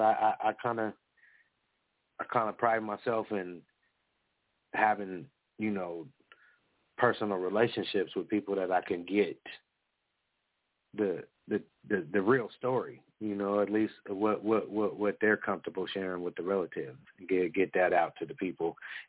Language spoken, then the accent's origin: English; California, United States; now in Colusa, United States; I'm Miwok. I'm from California, but I'm on the Putwin land. I'm on the Kutsuldihi Reservation here in Colusa, California, with my wife's relatives.